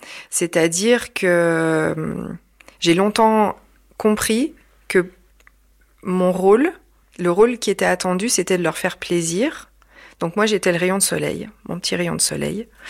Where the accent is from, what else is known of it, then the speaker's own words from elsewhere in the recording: Auvergne-Rhône-Alpes, France; J'ai vécu mon enfance dans la Loire, dans une famille d'un milieu social plutôt classe moyenne